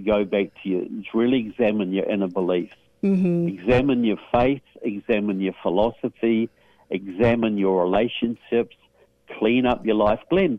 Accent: New Zealand; now in United States; in case some of you are wondering about my southern accent, I am from New Zealand, but I live here now.

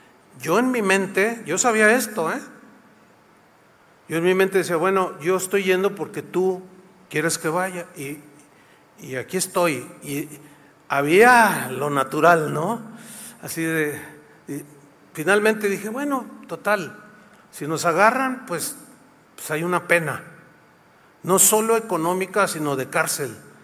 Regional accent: Guadalajara, Jalisco, Mexico; Sí, sí, somos mexicanos. ¿De dónde? Y le digo yo, yo soy de Guadalajara.

